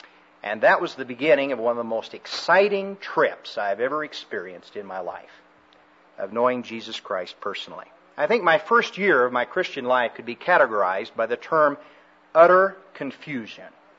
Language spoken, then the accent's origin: English; Smith Center, Kansas, United States; My hometown is a metropolitan center of population by the name of Smith Center, Kansas.